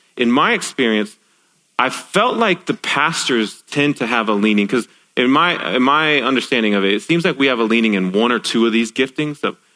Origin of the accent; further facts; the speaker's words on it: Dallas, Texas, United States; And I'm from Dallas, Texas, y'all. Like, I just said y'all in it, so you know I'm from Dallas.